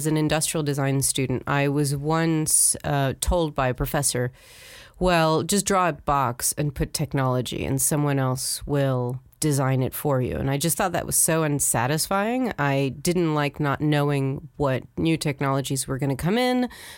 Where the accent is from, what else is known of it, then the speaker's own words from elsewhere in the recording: Paris, Île-de-France, France; also born or lived in Middle East; I grew up in Paris, and I think it's in the Paris museums.